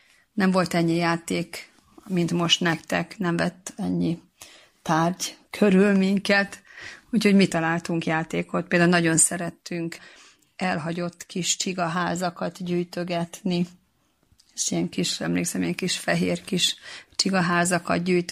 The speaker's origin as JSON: {"language": "Hungarian", "country": "Hungary", "tie": "born or raised there", "lives_now": "Budapest, Hungary", "said": "én vidéken nőttem fel, és ugye sokat voltam szabadidőben a nagyszülőknél"}